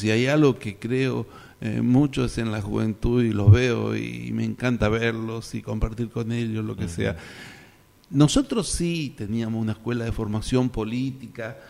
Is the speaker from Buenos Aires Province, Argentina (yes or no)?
no; Apóstoles, Misiones, Argentina; moved away as an adult; No, vivía en Apóstoles. Yo nací en Apóstoles y me quedé en Apóstoles. Y gracioso porque paso mi escuela primaria y secundaria en Apóstoles y la gran salida que hago es irme a Corrientes a estudiar.